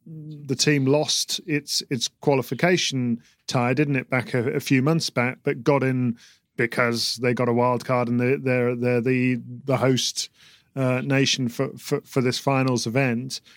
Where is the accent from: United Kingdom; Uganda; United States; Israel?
United Kingdom; I'm British